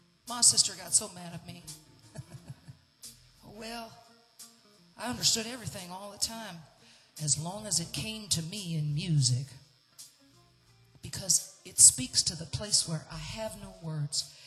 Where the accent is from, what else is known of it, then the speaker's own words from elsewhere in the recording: Detroit, Michigan, United States; I'm originally from Detroit, Michigan, ladies and gentlemen.